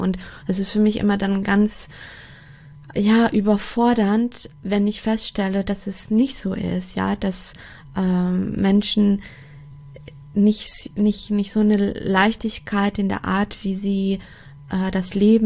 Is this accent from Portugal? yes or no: yes; Portugal; ich bin Einzelkind, und bin in Portugal aufgewachsen und geboren.